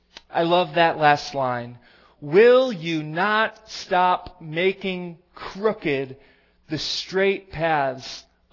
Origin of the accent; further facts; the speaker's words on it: Michigan, United States; The pastor of my home church that I grew up in Michigan